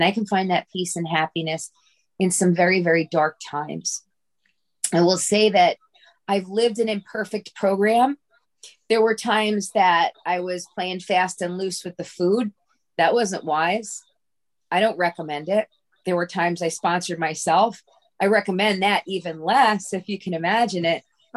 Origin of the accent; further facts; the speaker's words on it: New Jersey, United States; I'm a compulsive overeater like you. I'm from Central New Jersey.